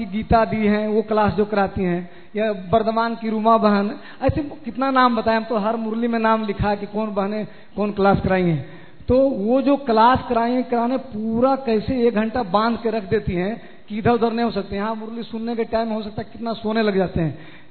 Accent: Patna, Bihar, India; और मैं पटना से हूँ

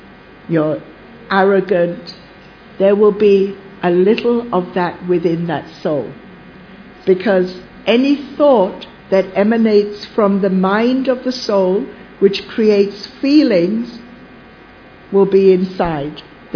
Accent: Jamaica; In Jamaica, I'm Celtic Jamaican in this birth.

